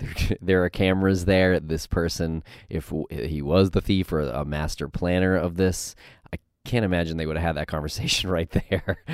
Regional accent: Medford, Massachusetts, United States; I grew up in Medford, mere probably 2 or 3 miles from where I grew up.

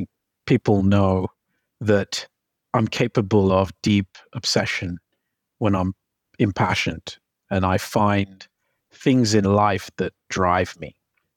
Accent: Birmingham, West Midlands, United Kingdom; So I'm from Birmingham. My parents are immigrants from Jamaica. I went to school in Birmingham and then I went to university in Manchester where I studied law.

